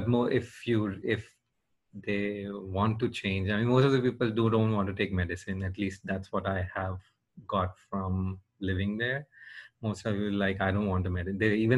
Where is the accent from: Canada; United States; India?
India; growing up in India